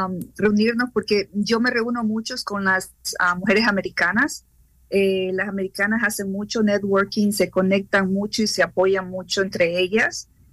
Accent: Ecuador; now in Dutchess County, United States; Yo soy de Ecuador.

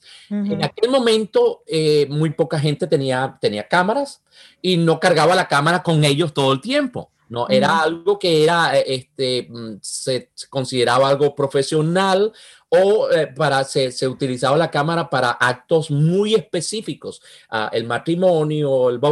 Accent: Venezuela; Spanish is a second language; now in United States; mi acento, a pesar de haber tener tantos años aquí, tener 40 años en este país, wow, mi acento es bastante, bastante pesado

